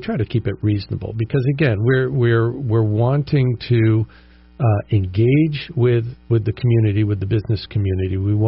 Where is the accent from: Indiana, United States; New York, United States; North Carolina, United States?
New York, United States; Woodstock; I grew up in Woodstock, New York.